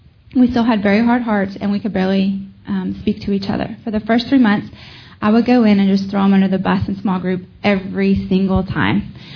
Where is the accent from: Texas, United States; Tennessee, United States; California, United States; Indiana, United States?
Texas, United States; Lubbock; I left for my hometown of Lubbock the next weekday